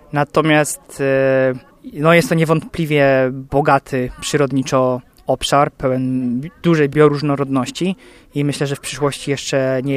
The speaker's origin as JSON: {"language": "Polish", "town": "Wrocław", "region": "Lower Silesian Voivodeship", "country": "Poland", "said": "jestem z Wrocławia, jest ich niewiele"}